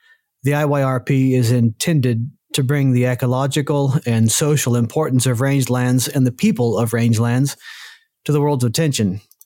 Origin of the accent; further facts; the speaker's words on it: Arkansas, United States; moved away; I grew up in Arkansas, but I moved to the Northwest, where they sort of have a neutral accent.